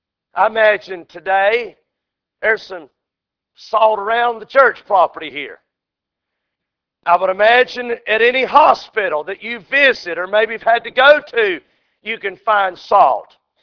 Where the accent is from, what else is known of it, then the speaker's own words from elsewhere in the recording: the South, United States; Now, I'm from the South, and there's a lot of folks get into it along the way.